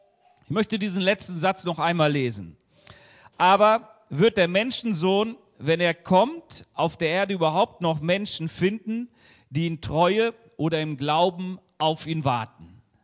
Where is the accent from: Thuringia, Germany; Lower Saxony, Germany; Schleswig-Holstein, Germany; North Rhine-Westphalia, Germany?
Lower Saxony, Germany; Hanover; oder meiner Heimatstadt Hannover oder Hamburg.